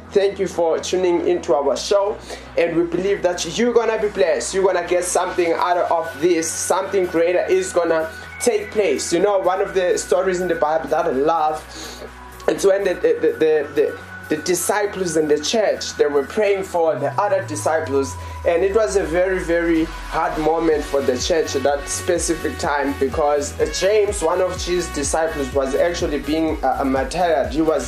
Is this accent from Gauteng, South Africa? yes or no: yes; Johannesburg, Gauteng, South Africa; We're from South Africa, in Johannesburg.